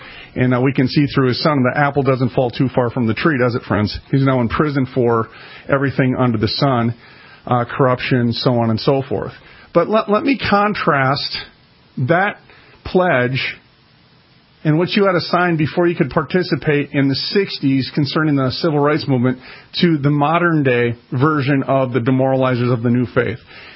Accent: Minneapolis, Minnesota, United States; You know what? I'm from North Minneapolis.

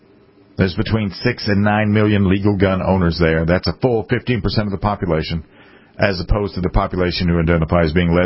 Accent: South Carolina, United States; Number three, no surprise to me, South Carolina, my home state.

